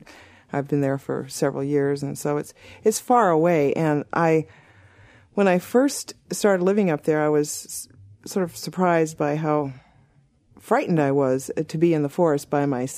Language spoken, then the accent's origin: English; San Diego, California, United States; born there; also born or lived in Germany / New York; now in Arizona, United States; Well, I was born in San Diego. I live in Arizona now, but my family moved to Germany, so I lived there for a couple of years. When I came back, it was to New York, to here in New York, and studied here.